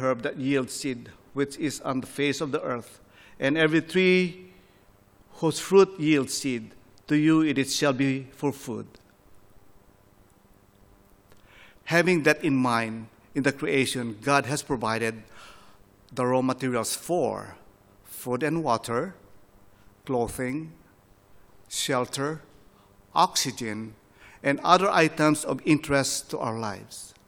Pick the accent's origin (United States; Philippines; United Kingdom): Philippines; growing up in the Philippines, we use many of that area of navigating